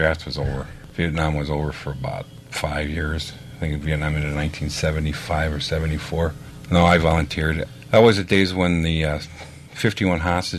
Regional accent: Chicago, Illinois, United States; I'm originally from Chicago.

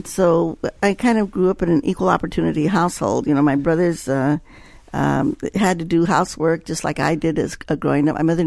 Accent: New Mexico, United States; born there; You know, I was born in New Mexico. My grandparents were born in New Mexico, and they were bilingual. My mother and father were bilingual. I grew up as a bilingual child.

